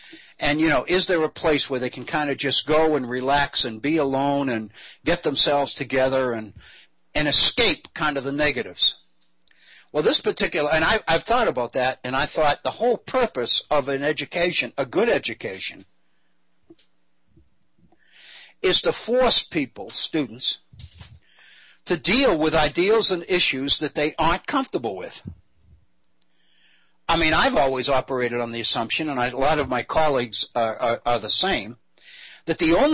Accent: Massachusetts, United States; ironically enough, since this is my home state, it comes from the state of Massachusetts

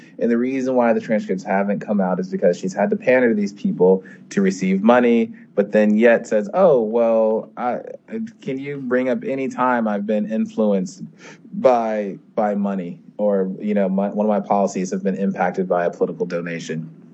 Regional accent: United States; now in India; you can tell I'm an expat, I'm an American expat.

